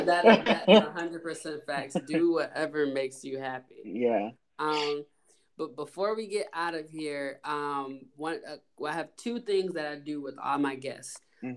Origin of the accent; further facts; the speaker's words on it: Buffalo, New York, United States; I'm from Buffalo, so you know, Bills Mafia over this